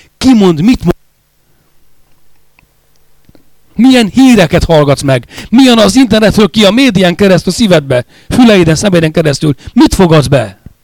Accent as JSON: {"language": "Hungarian", "town": "Nagyharsány", "region": "Baranya", "country": "Hungary", "tie": "born or raised there", "said": "Falun nőttem fel Nagy Harsányban."}